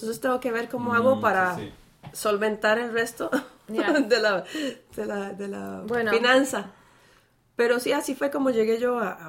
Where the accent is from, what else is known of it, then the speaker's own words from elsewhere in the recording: San José, Costa Rica; moved away; llegué de Costa Rica hace muchos años. ¿San José? Sí, de San José.